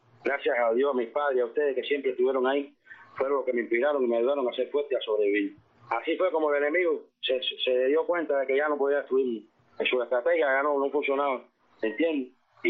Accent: Cuba; nos pertenece a nuestra historia como cubanos.

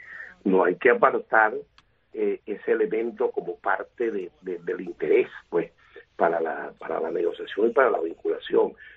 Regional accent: Venezuela; le cuesta a uno decir esto como venezolano

